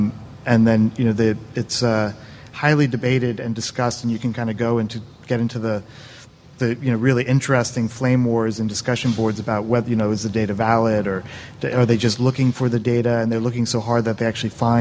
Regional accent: Princeton, New Jersey, United States; Actually, I grew up in Princeton.

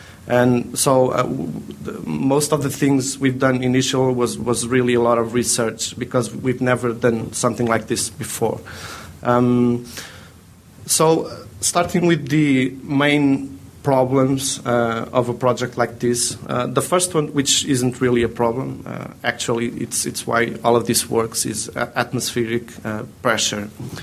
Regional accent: Portugal; English is a second language; We're from Portugal. So first, let me apologize for the weak English, but we'll try to do our best.

